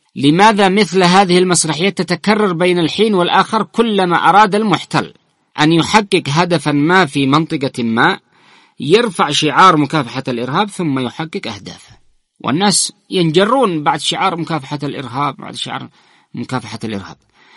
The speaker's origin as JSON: {"language": "Arabic", "town": "Taiz", "region": "Taiz Governorate", "country": "Yemen", "said": "عندنا في تعز القاعدة وداعش بيقاتلوا مع قوات التحالف"}